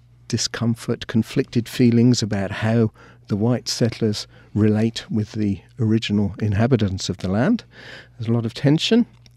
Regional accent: Australia; now in United States; I'm from Australia. So we were living in North Carolina.

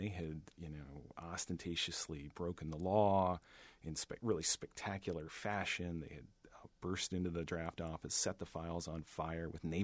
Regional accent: Catonsville, Maryland, United States; I grew up as a Catholic in Catonsville, and my church and school were literally right around the corner from the Knights of Columbus.

